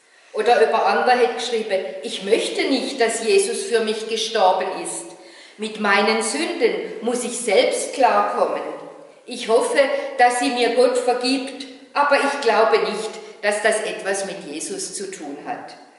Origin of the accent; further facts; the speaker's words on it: Baden-Württemberg, Germany; Wo ich ein Kind war, bin ja im Süddeutschen aufgewachsen, habe ich es als Kind in der Badischen Landeskirche Karfreitag so erlebt.